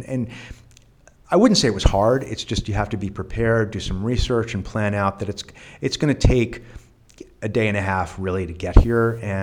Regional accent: New York, United States; it's like, I'm a New Yorker, and I'm like, oh, and here I'm in Lviv

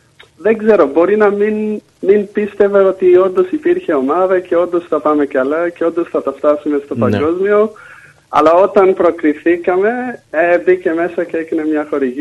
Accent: Brisbane, Queensland, Australia; now in Athens, Greece; Ναι, εγώ μεγάλωσα στο Brisbane, εκεί ξεκίνησε η αγάπη για το Rugby League.

